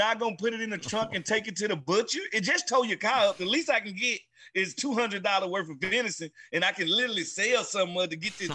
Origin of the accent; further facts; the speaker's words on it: Mississippi, United States; man, I'm from Mississippi. They eat rabbit in Mississippi.